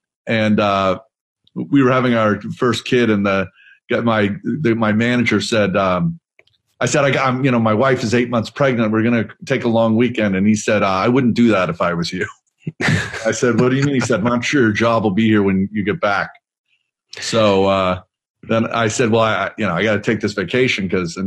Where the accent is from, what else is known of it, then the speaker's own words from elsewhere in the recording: Boston, Massachusetts, United States; now in Los Angeles, United States; Yeah, I live in Los Angeles. I moved here. I married a woman from Los Angeles. I grew up in Boston.